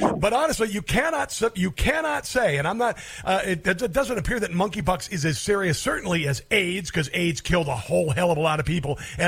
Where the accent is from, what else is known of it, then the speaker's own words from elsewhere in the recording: Midwest, United States; And oddly enough, I grew up in the Midwest, and it's been 103 degrees before.